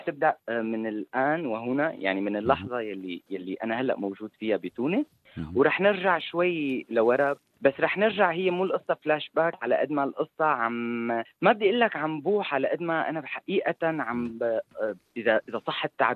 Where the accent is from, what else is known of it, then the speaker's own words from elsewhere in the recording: Syria; بالأخير نحن ما بدي قلك كسوريين بس كسوريين